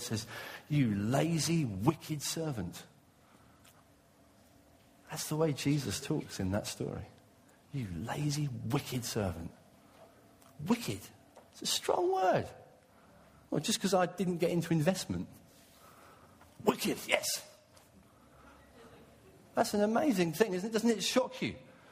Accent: England, United Kingdom; When I was a young boy growing up in England

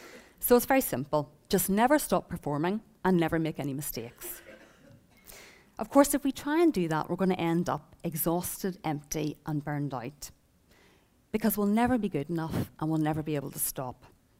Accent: Belfast, Northern Ireland, United Kingdom; I grew up in Belfast, which is quite a religious sort of place. I came from a non-Christian family

